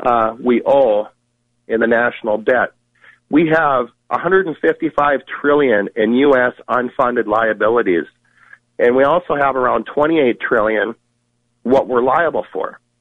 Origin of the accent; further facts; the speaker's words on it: United States; As an American citizen, I'm sitting here wondering, where is the House of Representatives and the Senate when it comes to helping President Trump?